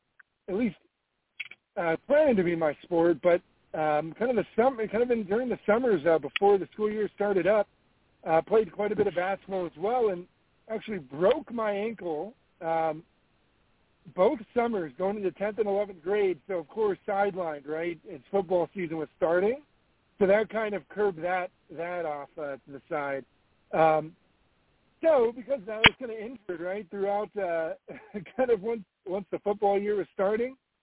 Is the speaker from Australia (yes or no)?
no; South Korea; So growing up in Korea, I think it's almost part of the curriculum